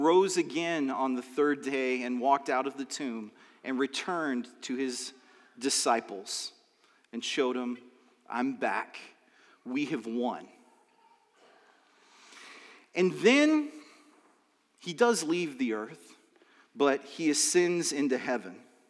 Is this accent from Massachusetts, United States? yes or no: no; Phoenix, Arizona, United States; I was remembering the time that I got ready to go to college, and I grew up in Phoenix